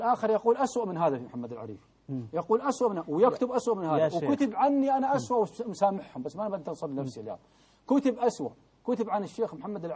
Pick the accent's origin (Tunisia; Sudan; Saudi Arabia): Saudi Arabia